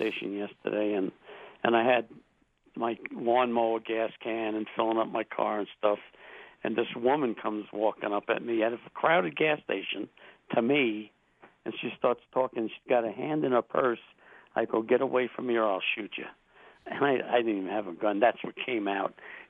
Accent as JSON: {"language": "English", "region": "New York", "country": "United States", "accent": "Eastern", "moved": "yes", "said": "I'm from New York. Went to high school across the street from Belmont Racetrack. But I've lived here for 44 years."}